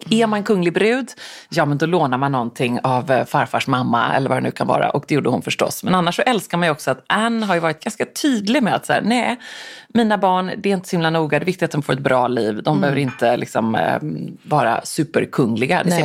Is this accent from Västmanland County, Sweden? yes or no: no; Gothenburg, Västra Götaland County, Sweden; för som den göteborgare jag och min mamma är, så pratade vi ju med väldigt många vakter